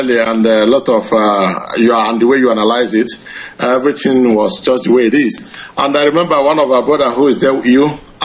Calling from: Dublin, Leinster, Ireland; I'm calling from Dublin.

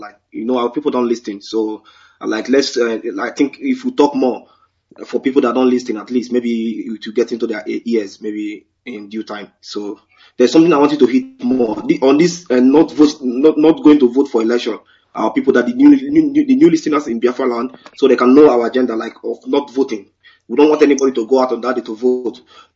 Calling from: Gothenburg, Västra Götaland, Sweden; I'm calling from Gothenburg, Sweden.

